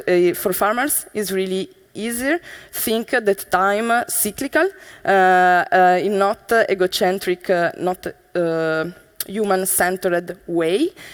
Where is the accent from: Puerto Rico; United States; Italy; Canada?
Italy; Bologna, Emilia-Romagna; English is a second language; and I come from Bologna. Okay, Bologna, if you imagine that this is Italy, it's here, Bologna.